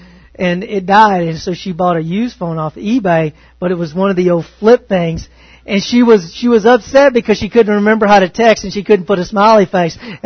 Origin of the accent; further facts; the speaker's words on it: Texas, United States; Now, I grew up in East Texas, as you guys know, and my speech betrays me numerous times.